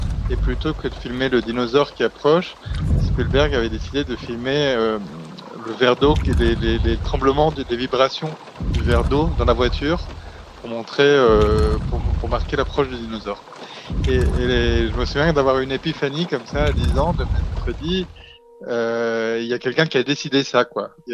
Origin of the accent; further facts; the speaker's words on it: Barcelona, Catalonia, Spain; Moi, j'ai grandi à Barcelone, en Espagne.